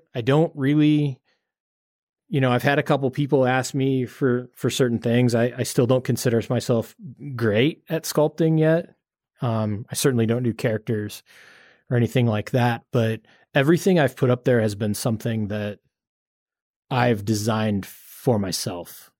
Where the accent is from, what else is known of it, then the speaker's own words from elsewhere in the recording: Midwest, United States; someone my age, you know, growing up in the Midwest, the US, like that, you know, that just like wasn't a thing when I was a kid.